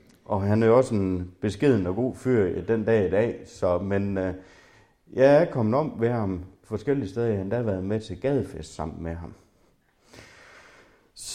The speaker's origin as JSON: {"language": "Danish", "town": "Hillerslev", "region": "North Denmark Region", "country": "Denmark", "tie": "born or raised there", "said": "Jeg voksede op i Hillerslev"}